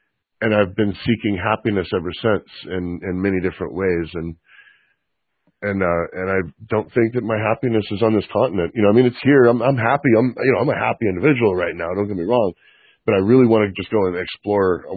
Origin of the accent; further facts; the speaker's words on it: Monterey, California, United States; I grew up in Monterey, California. So, like, I grew up washing boats for rich people.